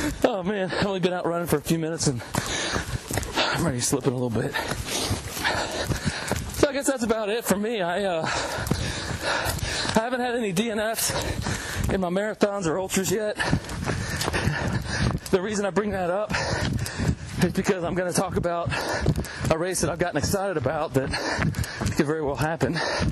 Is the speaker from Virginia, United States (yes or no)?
yes; Ashland, Virginia, United States; Live in Ashlyn, Virginia, which is affectionately known by locals as the center of the universe.